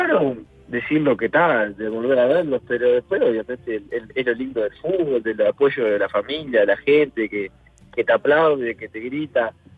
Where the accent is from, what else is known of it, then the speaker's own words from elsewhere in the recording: Paso de los Toros, Tacuarembó, Uruguay; yo soy de Paso de los Toros y claro. Ya tengo claro cómo es esto.